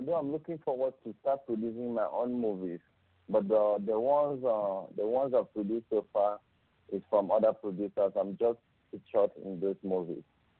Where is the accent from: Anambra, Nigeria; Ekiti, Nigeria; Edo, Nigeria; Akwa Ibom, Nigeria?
Akwa Ibom, Nigeria; Uyo; I'm from Ibom Ibom local government area, but I was born in Uyo and I live in Uyo.